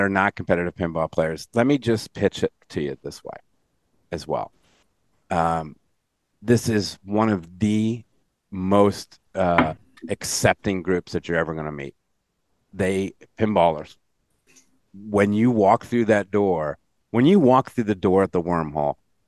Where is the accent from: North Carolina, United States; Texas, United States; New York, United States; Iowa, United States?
New York, United States; as a New Yorker, well, there's some goofy stuff here.